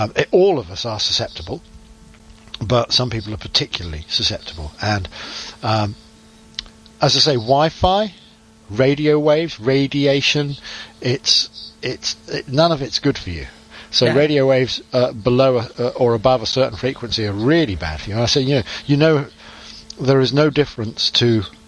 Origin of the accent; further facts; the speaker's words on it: South West England, United Kingdom; because we're both from Cornwall, both Cornish, our own cultural heritage